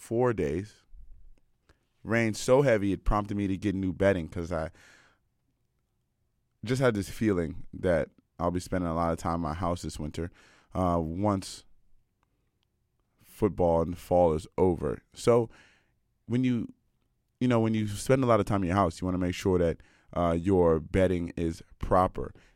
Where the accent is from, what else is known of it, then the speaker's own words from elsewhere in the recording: United States; now in Canada; as I begin my assimilation into, as I move into like the adolescence of my assimilation to being Canadian and really strip away, you know, my imperialist measurements and, you know, American identity.